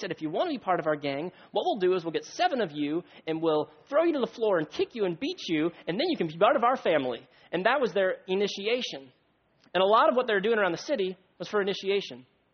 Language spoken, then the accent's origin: English; Miami, Florida, United States; I came from South Florida, Miami area.